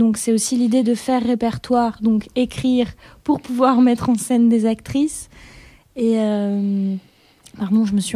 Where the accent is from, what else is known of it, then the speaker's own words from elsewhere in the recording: Pays de la Loire, France; moved away as an adult; Moi j'ai grandi en France, dans les Pays de la Loire, une région que personne ne connaît. Et puis ensuite, à 18 ans, j'ai fait mes études à Paris.